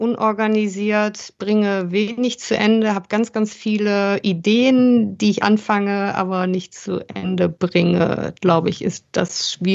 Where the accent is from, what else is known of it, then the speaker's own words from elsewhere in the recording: Essen, North Rhine-Westphalia, Germany; Ich bin aus Delwig. Ich bin in Delwig aufgewachsen.